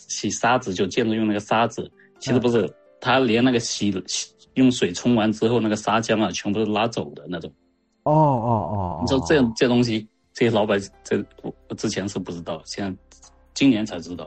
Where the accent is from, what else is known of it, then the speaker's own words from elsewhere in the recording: Ganzhou, Jiangxi, China; 之前我是赣州那边的啊